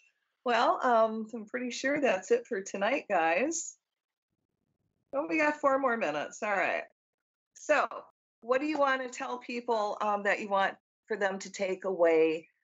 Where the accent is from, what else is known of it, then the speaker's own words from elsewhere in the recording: Michigan, United States; That's why we get each other's sense of humor. I'm from Michigan.